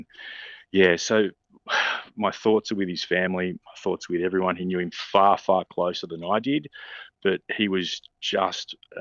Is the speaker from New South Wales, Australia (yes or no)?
yes; New South Wales, Australia; I know I grew up in New South Wales